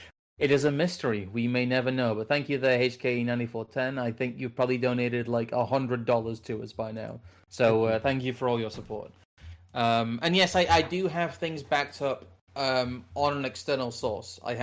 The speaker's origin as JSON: {"language": "English", "country": "United States", "said": "Also, as an American, I look forward to hearing about someone else's political nightmare from the early 2000s."}